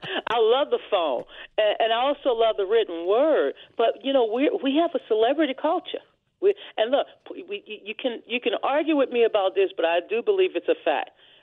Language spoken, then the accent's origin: English; Louisiana, United States; I say, I hail from Louisiana.